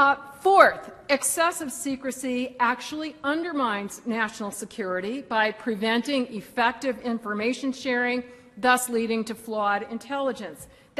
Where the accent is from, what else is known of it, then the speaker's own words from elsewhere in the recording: New York, United States; I want to tell you a light story as a New Yorker who is delighted to be here in Florida.